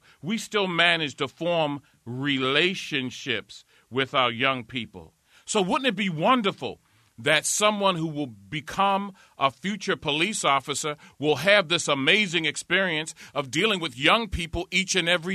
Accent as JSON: {"language": "English", "town": "Baltimore", "region": "Maryland", "country": "United States", "tie": "born or raised there", "said": "particularly here in my hometown of Baltimore."}